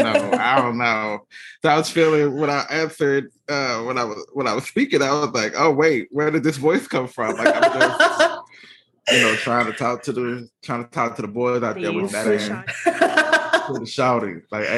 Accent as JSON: {"language": "English", "town": "Atlanta", "region": "Georgia", "country": "United States", "said": "Yeah, because I'd be like, yeah, you know, I'm from Atlanta, shouty, you know what I'm saying?"}